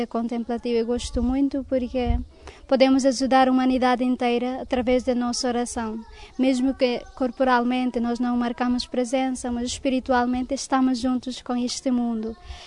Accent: Timor-Leste; sou de Timor, e a minha vocação é nesta comunidade

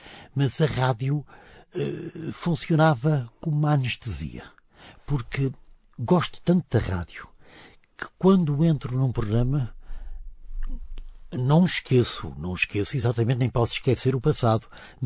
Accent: Porto, Norte, Portugal; born there; Eu nasci no Porto e a minha família tinha toda atividade comercial e industrial no Porto.

